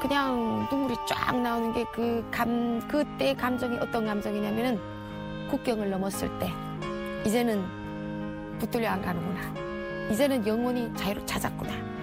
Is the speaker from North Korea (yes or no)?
yes; North Korea; now in South Korea; 저는 탈북자니까